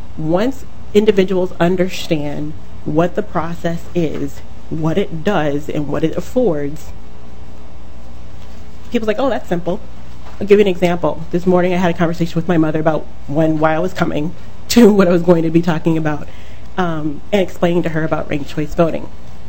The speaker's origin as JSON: {"language": "English", "town": "Minneapolis", "region": "Minnesota", "country": "United States", "said": "I'm from Minneapolis and just a regular voter."}